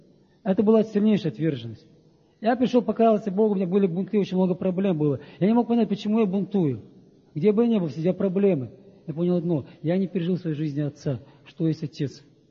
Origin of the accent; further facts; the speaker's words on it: Moldova; now in Belarus; Я из Молдавии, здесь Беларусь.